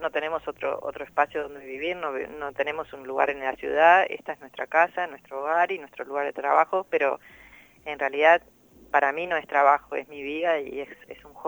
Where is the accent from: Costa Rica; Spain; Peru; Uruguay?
Uruguay; Rivera; also born or lived in Montevideo; yo fui media nómada de chica, nací en un campo en Yung, después mi familia se mudó a Rivera.